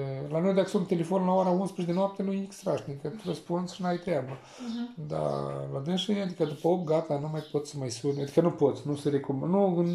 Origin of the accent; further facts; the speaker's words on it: Moldova; now in Italy; noi eram din Republica Moldova